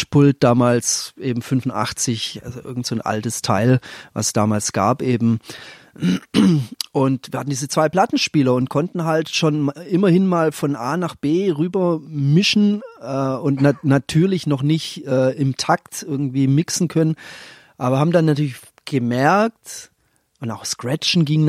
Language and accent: German; Leonberg, Baden-Württemberg, Germany; Ich bin aus einer Vorstadt, aus Leonberg, also Vorstadt von Stuttgart.